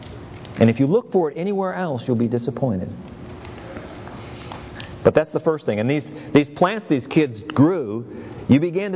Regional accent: California, United States; I grew up in California, and there were orange trees where I grew up, and we went to a grove one time

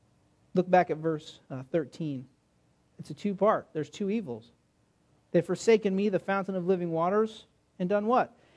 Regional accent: California, United States; we lived in Los Angeles for quite a while. I grew up in California

